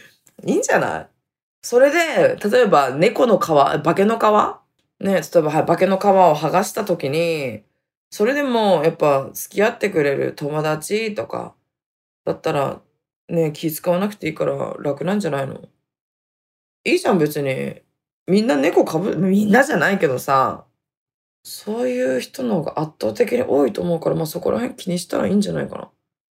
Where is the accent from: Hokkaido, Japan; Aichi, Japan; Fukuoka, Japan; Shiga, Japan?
Hokkaido, Japan; 例えばさ、北海道のどこ出身なのって言われて、私は細かい住所とかは地域とか言いたくないんだよね。